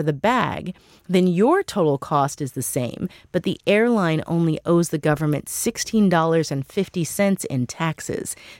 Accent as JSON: {"language": "English", "town": "St. Louis", "region": "Missouri", "country": "United States", "said": "I'm from St. Louis, and Southwest has a big hub there, and so I end up flying back and forth."}